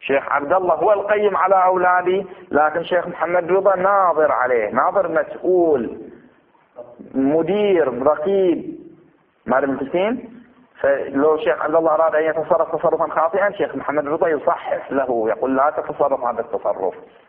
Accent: Abu Saiba, Northern Governorate, Bahrain; ودفن في قريتنا قرية أبو صيبع، ولا زال قبره موجود.

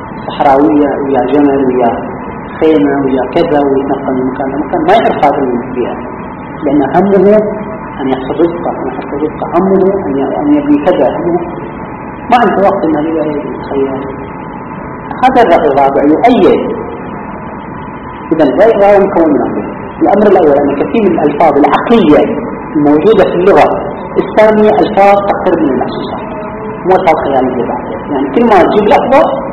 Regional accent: Eastern Province, Saudi Arabia; احنا قريتنا لوحدة وفي وهي صغيرة جدا فيها أكثر من 15 عين نابعة، هذا كله راح الآن أصبحت قريبة من المدنية.

